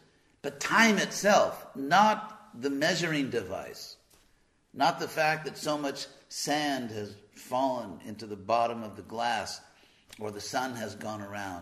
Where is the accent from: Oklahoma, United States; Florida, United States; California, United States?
California, United States; Los Angeles; I'm from Los Angeles, so ask me anything about movies.